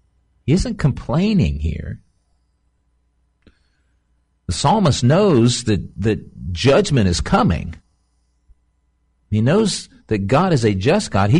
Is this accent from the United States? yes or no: yes; United States; We believe that we, as a birthright, as an American, we have a right to certain things.